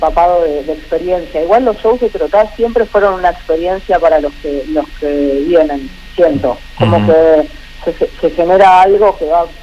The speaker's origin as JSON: {"language": "Spanish", "region": "Buenos Aires", "country": "Argentina", "said": "Que somos chicos de Buenos Aires."}